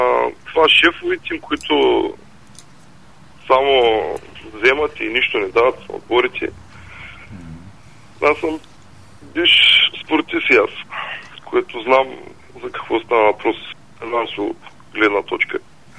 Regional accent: Varna Province, Bulgaria; Аз съм от Варненско.

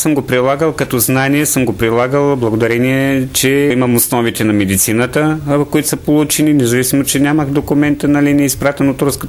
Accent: Northwestern Bulgaria, Bulgaria; also born or lived in Montana; Аз съм от Северозападна България. Средното си образование завършвам в Северозападна България, също в град Монтана с руски профил.

